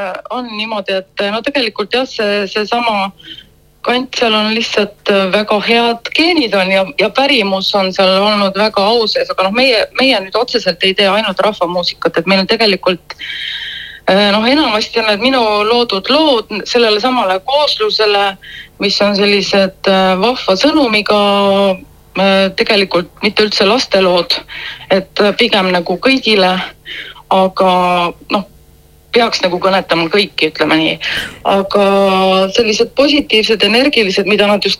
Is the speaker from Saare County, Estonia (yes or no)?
no; Kuusalu, Harju County, Estonia; me oleme siis pärit Harjumaalt Kuusalu vallast